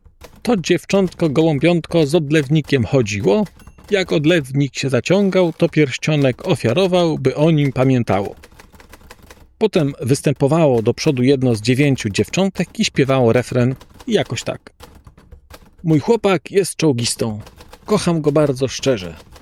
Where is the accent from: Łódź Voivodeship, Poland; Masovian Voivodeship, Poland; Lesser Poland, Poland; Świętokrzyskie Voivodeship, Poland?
Lesser Poland, Poland; Nowy Sącz; Pochodzę z Nowego Sącza, więc te Czechy są ode mnie, nie wiem, sto kilkadziesiąt kilometrów